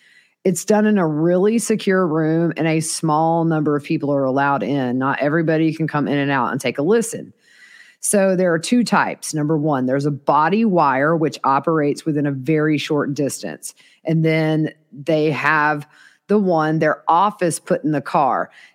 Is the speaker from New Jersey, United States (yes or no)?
no; South Carolina, United States; So can I just say, I grew up in the South, y'all, you know, born and raised here, lived in South Carolina, the deep South my whole life.